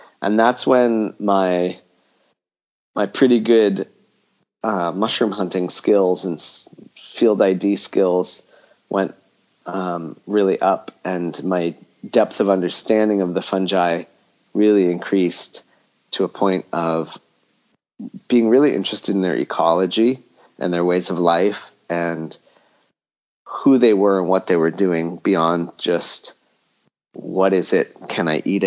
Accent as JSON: {"language": "English", "town": "Arcata", "region": "California", "country": "United States", "tie": "born or raised there", "said": "I grew up in the Coast Redwood ecosystem in Northern California. And the house where I grew up was right next to the community forest in Arcata"}